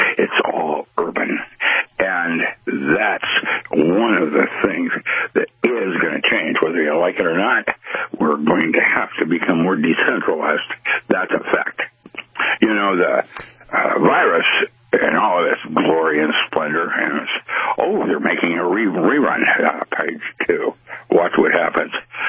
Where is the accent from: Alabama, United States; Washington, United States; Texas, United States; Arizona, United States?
Washington, United States; Seattle; And I grew up in Seattle. We don't have a CHAZ, whatever that is. We had the Central District, CD.